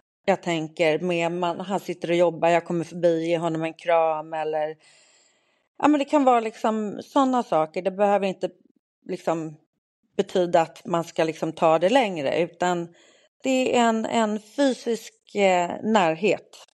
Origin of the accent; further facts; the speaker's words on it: Sweden; Men jag är väldigt glad för att jag gick på hälsokosten hemma i Sverige.